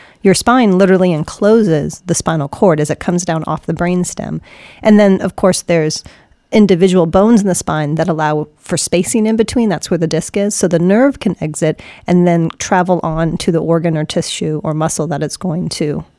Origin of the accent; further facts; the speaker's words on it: New England, United States; Yes, we are from New England.